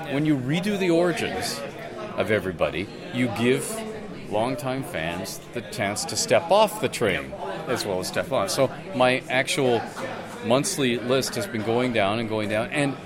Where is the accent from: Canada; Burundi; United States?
Canada; Toronto, Ontario; You see, I come from Toronto. Toronto is larger than Chicago.